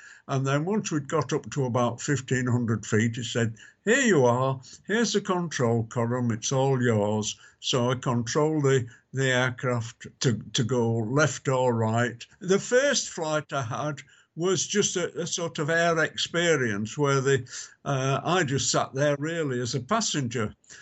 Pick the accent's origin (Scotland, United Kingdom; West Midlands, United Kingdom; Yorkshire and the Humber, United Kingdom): Yorkshire and the Humber, United Kingdom; Bradford; I was born in Bradford and I still live in Bradford in West Yorkshire